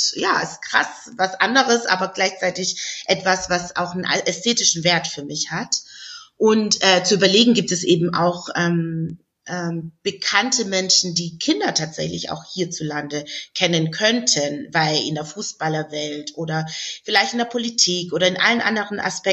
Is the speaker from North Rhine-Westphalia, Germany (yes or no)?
no; Stuttgart, Baden-Württemberg, Germany; ich komme ja aus Stuttgart